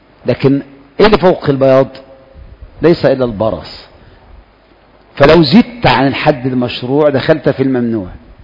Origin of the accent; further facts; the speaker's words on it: Egypt; الآن هي حفص عندنا في مصر تقريبا